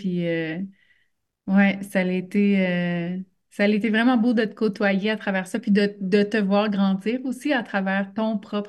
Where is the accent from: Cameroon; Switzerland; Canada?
Canada; Quebec; Mais moi, je viens de l'Abitibi, hein. Fait que, tu sais, j'ai grandi sur le bord d'un lac dans le fin fond du bois en jouant avec les grenouilles puis les serpents.